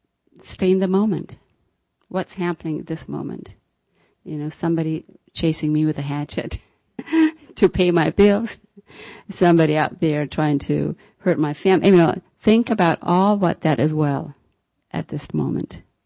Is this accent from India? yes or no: no; Ethiopia; you know, the fact that I'm from Ethiopia is quite incidental.